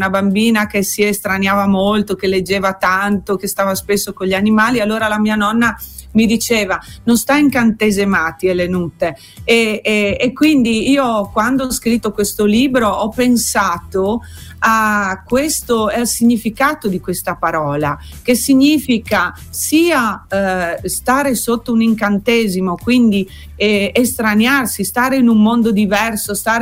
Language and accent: Italian; Friuli-Venezia Giulia, Italy; io sono friulana, ho le radici friulane, la mia nonna e il mio nonno erano dei contadini, quindi ho respirato quest'aria friulana dentro la casa e scorre nelle mie vene